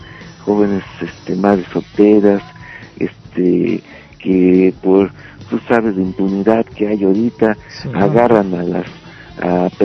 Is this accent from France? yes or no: no; Mexico; el machismo que traemos bien arraigado todos nosotros y como rockeros mexicanos